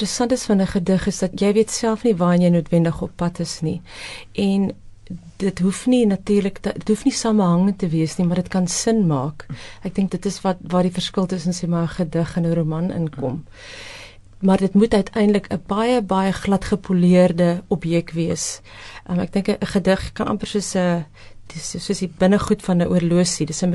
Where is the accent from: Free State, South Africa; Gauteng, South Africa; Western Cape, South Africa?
Free State, South Africa; waar ek groot geword het op die Vrystaatse platteland in die Noordweste, was dit altyd mooi weer en warm.